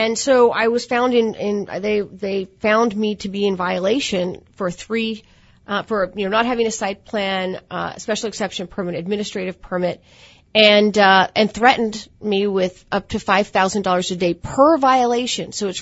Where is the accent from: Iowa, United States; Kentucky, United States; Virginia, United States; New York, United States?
Virginia, United States; Mount Vernon; I'm a native Virginian. I grew up in Mount Vernon on what was a part of George Washington's farmland, his pig farm.